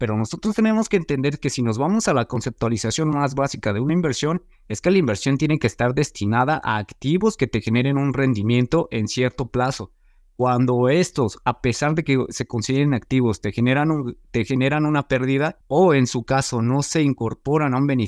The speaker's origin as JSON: {"language": "Spanish", "country": "Mexico", "said": "lo que tenemos que hacer como mexicanos"}